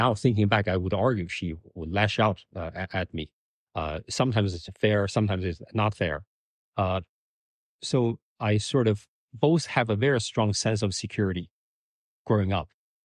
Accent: Harbin, Heilongjiang, China; English is a second language; also born or lived in Beijing; So I grew up, I was born in Harbin, and I grew up in Harbin until when I went to college in Beijing.

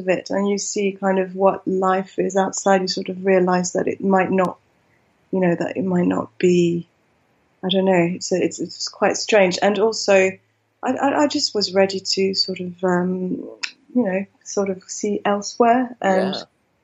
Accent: southern France, France; also born or lived in Milan, Italy; I grew up in the south of France. So I was born in Italy. I lived in Milan for the first 2-3 years of my life.

